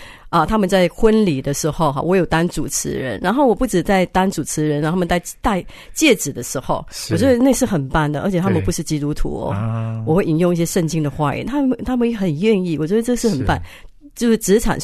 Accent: Singapore; moved away as an adult; now in Taiwan; 我那时候呢跟先生是在新加坡认识的，我是新加坡人

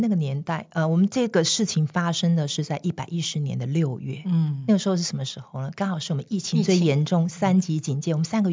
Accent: Taichung, Taiwan; 我是台中人，好、我是台中女中毕业的，我是世新编采本科系

